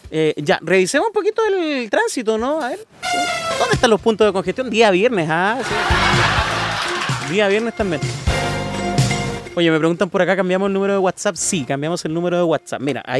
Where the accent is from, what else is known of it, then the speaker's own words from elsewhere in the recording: Valparaíso, Chile; somos de Valparaíso, amigo. Somos de Valparaíso. Saludos del Cerro de Perú.